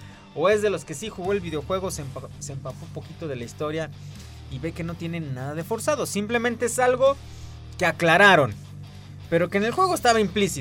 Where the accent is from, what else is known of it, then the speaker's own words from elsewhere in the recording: Aguascalientes, Mexico; yo soy de Aguascalientes y si me dicen, ah, la capital, oh, pues órale, qué chido